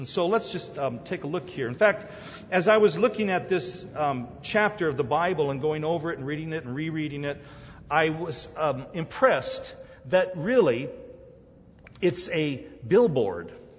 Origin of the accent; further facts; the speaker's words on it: South Korea; English is a second language; now in United States; When I grew up in Korea, we didn't really have billboards in those days. But I came to America. It had to be sometime in the early 60s.